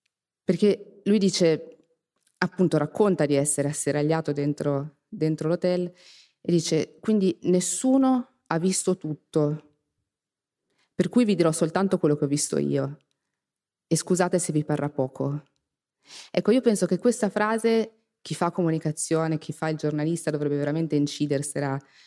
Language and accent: Italian; Florence, Tuscany, Italy; Io vengo da Firenze, quindi mi piace col campanilismo dei toscani fare un po' di citazioni di casa mia.